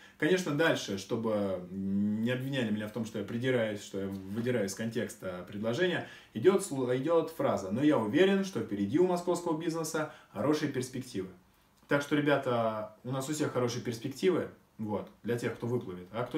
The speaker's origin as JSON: {"language": "Russian", "region": "Moscow", "country": "Russia", "said": "То есть, если мы, москвичи, будем вести себя хорошо"}